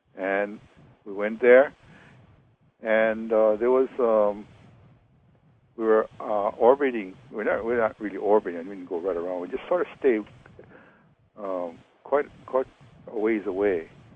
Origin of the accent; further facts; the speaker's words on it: Hawaii, United States; from Maui